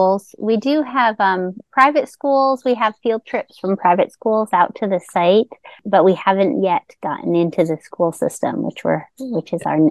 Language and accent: English; New York, United States; I'm from New York, so when I first saw that, I'm like, "What on earth is this big, concrete river?